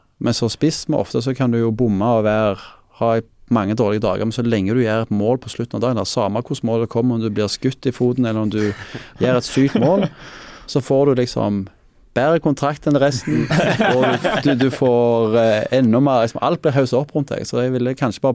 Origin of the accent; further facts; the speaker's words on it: Frøyland, Rogaland, Norway; jeg er ikke fra Klepp, jeg er fra Frøyland, og det, ja, det er det samme.